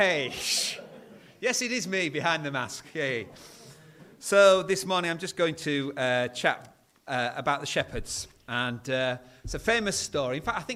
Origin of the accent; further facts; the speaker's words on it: Yorkshire and the Humber, United Kingdom; I come from North Yorkshire, the famous county where there are more sheep than people.